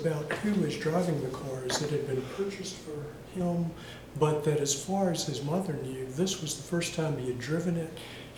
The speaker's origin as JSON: {"language": "English", "town": "Rustburg", "region": "Virginia", "country": "United States", "said": "I'm a lawyer from Rustburg, Virginia."}